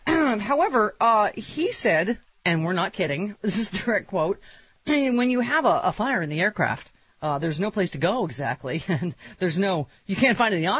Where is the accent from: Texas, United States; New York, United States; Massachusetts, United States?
New York, United States; Buffalo; Oh, yes, I am from Buffalo. Blackport, exactly, up the transit.